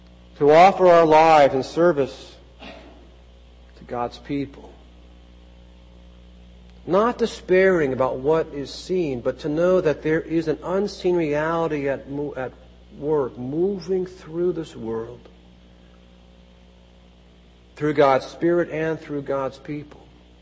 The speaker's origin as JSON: {"language": "English", "country": "Kenya", "said": "I think being a Kenyan has helped me to understand that we are all called to be carriers of a groaning hope."}